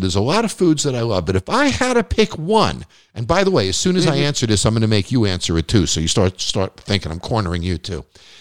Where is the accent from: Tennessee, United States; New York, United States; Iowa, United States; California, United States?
New York, United States; And being a New Yorker, I've always loved Nathan's Hot Dogs.